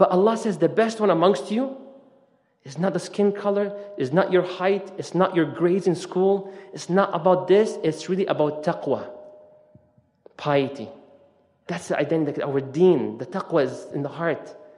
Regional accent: Canada; Or in English, A, okay, or Canadian, because I come from Canada, sah?

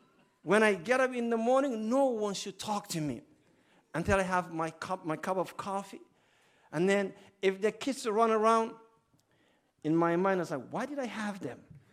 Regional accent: Somalia; also born or lived in Canada; I'm originally from Somalia, but I lived in Canada. And I don't know if you can understand my accent because you guys talk too fast.

